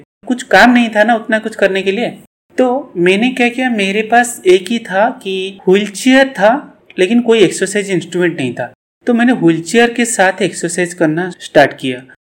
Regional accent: Odisha, India; आपको पता होगा पूरी कोणार्क, सातपुड़ा जो चिल्का लेक, और मेरे घर समुन्द्र के नजदीक है

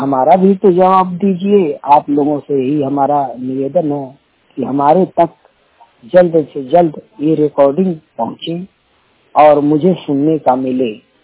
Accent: Rangnapur Dabrupur, Uttar Pradesh, India; ग्राम रंगनापुर डबरूपुर जनपद महाराजगंज के निवासी हैं।

